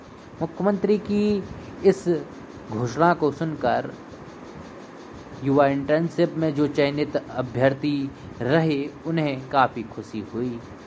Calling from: Shivpuri, Madhya Pradesh, India; जिला शिवपुरी मध्य प्रदेश से।

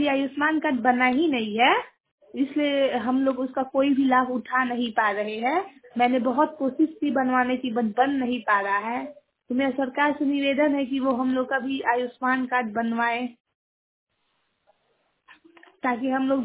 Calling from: Pachrukhi, Bihar, India; और मैं पचरुखी से बोल रही हूँ।

